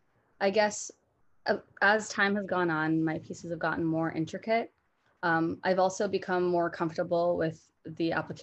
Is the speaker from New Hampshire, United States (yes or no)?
yes; New Hampshire, United States; Well, growing up, I grew up in a mostly like white area. I grew up in New Hampshire.